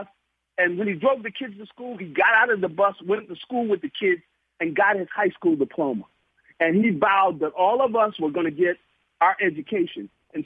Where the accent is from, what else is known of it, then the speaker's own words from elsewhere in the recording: Connecticut, United States; So I grew up in Connecticut. I went to school in California.